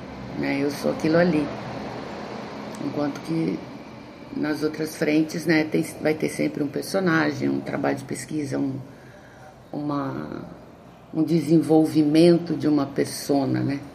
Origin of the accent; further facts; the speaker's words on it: Londrina, Paraná, Brazil; aí de Londrina, minha terra, que eu amo tanto